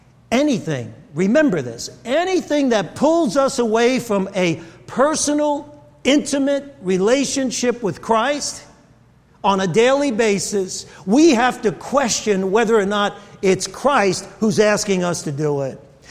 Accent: Brooklyn, New York, United States; I like to hear sirens. I grew up in Brooklyn.

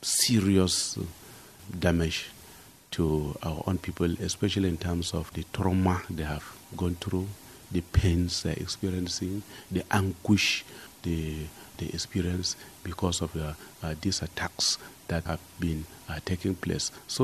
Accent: Jos, Plateau, Nigeria; cities in the northern part of the country that used to be very peaceful, Maiduguri and Jos, and I'm from Jos.

